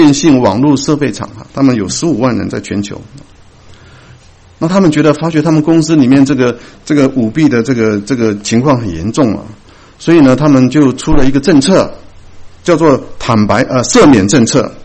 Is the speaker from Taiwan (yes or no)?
yes; Taiwan; born there; 那我父亲是浙江人，我母亲是福建人啊，所以那我在台湾出生啊